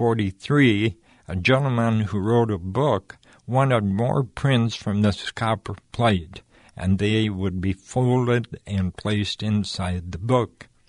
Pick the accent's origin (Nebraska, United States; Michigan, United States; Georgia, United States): Nebraska, United States; moved away; also born or lived in Wyoming; No, I grew up in Nebraska, but then moved to Wyoming.